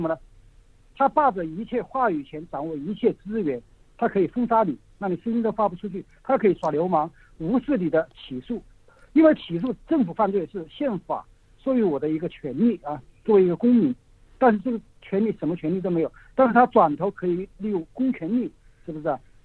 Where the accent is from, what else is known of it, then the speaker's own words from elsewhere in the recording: China; 我感到作为一个中国人